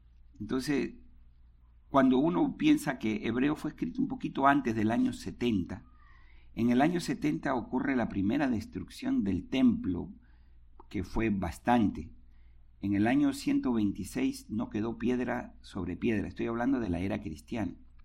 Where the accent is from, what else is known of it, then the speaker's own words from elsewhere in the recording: Lima, Peru; es como en Lima, en mi país, que no llueve